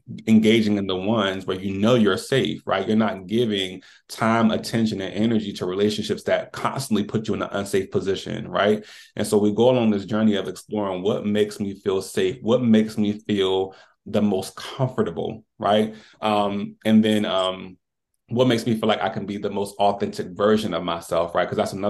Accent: Delaware, United States; now in Maryland, United States; I'm just a regular guy from Delaware. I was born and raised in Delaware my entire life. I recently just relocated to Maryland, like in the DC area, for school.

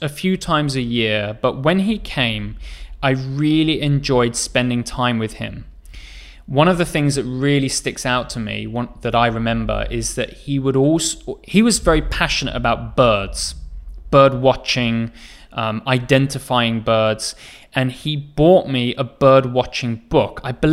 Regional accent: England, United Kingdom; So of course, I'm from England.

